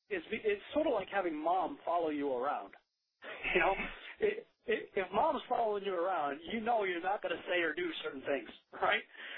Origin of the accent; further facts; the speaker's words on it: Massachusetts, United States; And growing up in Massachusetts, you know, the F-bomb is an adjective.